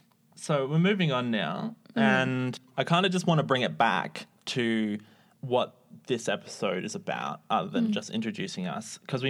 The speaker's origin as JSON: {"language": "English", "region": "Northern Territory", "country": "Australia", "tie": "born or raised there", "said": "Especially growing up in the Northern Territory"}